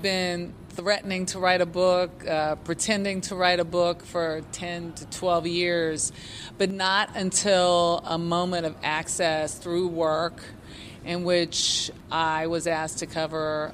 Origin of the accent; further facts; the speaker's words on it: Los Angeles, California, United States; and the LA uprising, which I lived through because I'm from South Central Los Angeles.